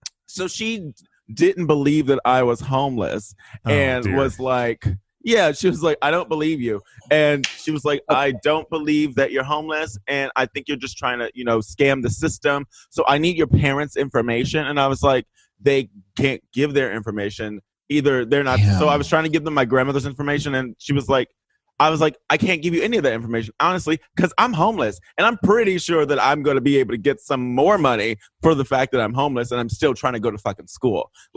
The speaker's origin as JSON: {"language": "English", "region": "Texas", "country": "United States", "said": "I come from Texas, and being a queer person of color is difficult."}